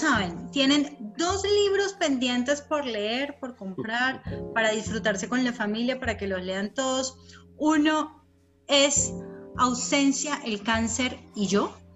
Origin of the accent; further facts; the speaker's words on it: Venezuela; soy venezolana, entonces España, Colombia y Venezuela.